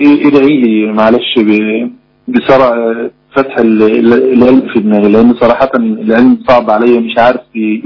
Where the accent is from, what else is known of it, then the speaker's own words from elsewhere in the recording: Faiyum, Faiyum Governorate, Egypt; now in 6th of October City, Egypt; انا في من الفيوم وفي اكتوبر شغال في اكتوبر